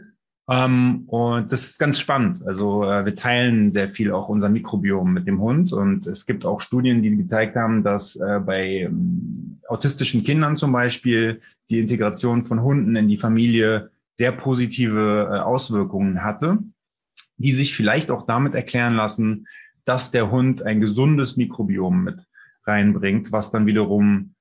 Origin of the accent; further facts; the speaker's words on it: Berlin, Germany; born there; Ich bin in Berlin geboren, 1984